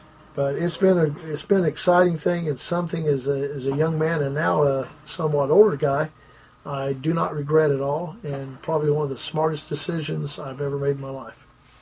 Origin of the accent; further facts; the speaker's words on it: Orlando, Florida, United States; But I was from Orlando, and to me his rate didn't seem that unreasonable for prices down there.